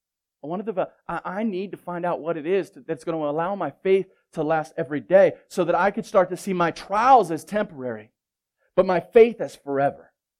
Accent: Baltimore, Maryland, United States; But that's because I'm from Baltimore.

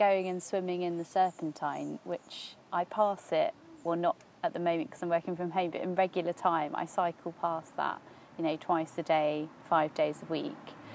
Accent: Hemel Hempstead, East of England, United Kingdom; I grew up in Hemel Hempstead town in Hertfordshire. Obviously, because I grew up there, I absolutely hated everything about it

